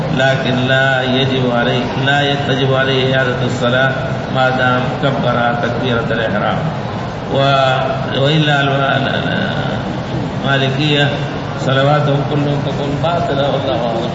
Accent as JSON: {"language": "Arabic", "country": "Egypt", "said": "أنا من مصر وحضر إلى سعودية، أنا حضر أو حضر زيارة أو حضرت زيارة زيارة عائلية"}